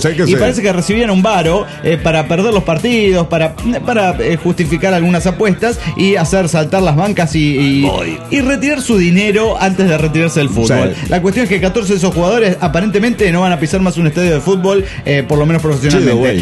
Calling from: El Salvador; Aquí en mi país acaban de castigar de por vida, por amaños, a 14 jugadores de la selección nacional. Impresionante el escándalo que hay en El Salvador con la selección del Salvador.

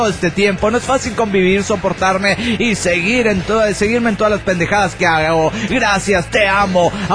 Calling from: Mexico City, Mexico; del DF Mexicano.

